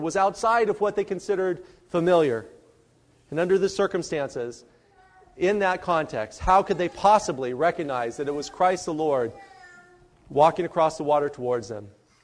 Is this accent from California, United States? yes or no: yes; California, United States; I know I experienced this as a teenager where I grew up in San Diego County.